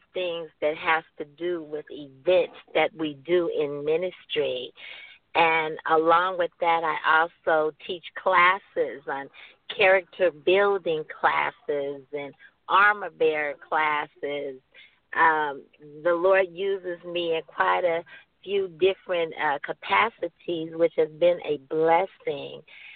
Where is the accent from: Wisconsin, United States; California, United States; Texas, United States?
California, United States; Palmdale; I'm from Palmdale, California.